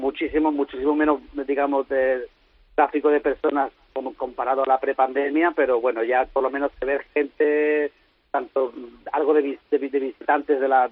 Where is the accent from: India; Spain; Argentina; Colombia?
Spain; Si nosotros somos españoles, vamos a hacer, lo ideal sería hacer comida española o lo normal.